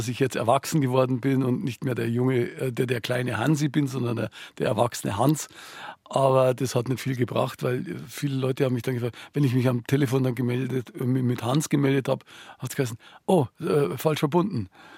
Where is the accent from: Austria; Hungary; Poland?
Poland; Upper Silesia; Und zwar komme ich aus Oberschlesien und Oberschlesien ist nach dem Krieg von den Polen übernommen worden, war dann unter polnischer Verwaltung und dann sind unsere Namen eingepolnischt worden.